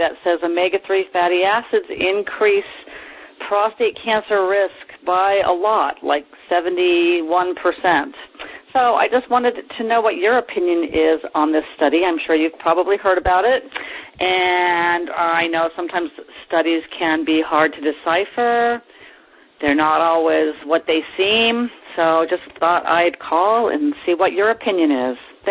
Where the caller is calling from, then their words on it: Maine, United States; I'm calling from Maine